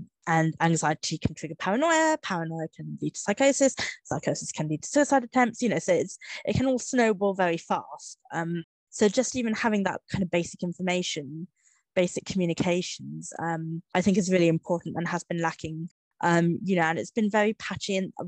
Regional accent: United Kingdom; as a British disabled student, I'm eligible and do receive disabled students allowance.

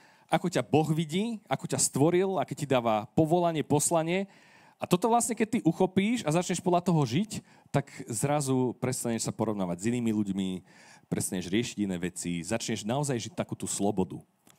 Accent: Prievidza, Trenčín Region, Slovakia; Takže ja som z Prievidze, o Prievidzi sa všelijaké pesničky spievajú, poznáte nejaké?

